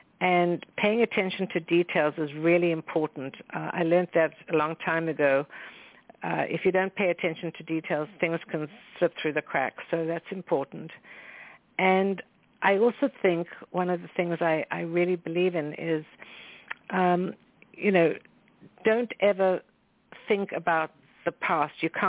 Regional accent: South Africa; You know, we were raised in South Africa to be very polite

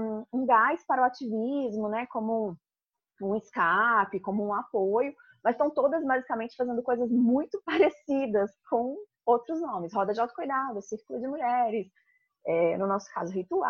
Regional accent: Brasília, Federal District, Brazil; Até porque eu sou de Brasília

